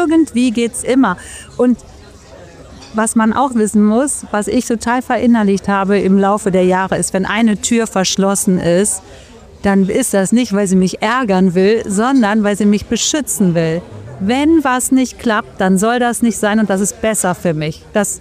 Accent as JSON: {"language": "German", "town": "Bonn", "region": "North Rhine-Westphalia", "country": "Germany", "tie": "born there", "said": "Aber geboren bin ich in Bonn und da lebe ich ja auch immer noch. Und meine Freunde, ich bin so deutsch, wie man nur deutsch sein kann."}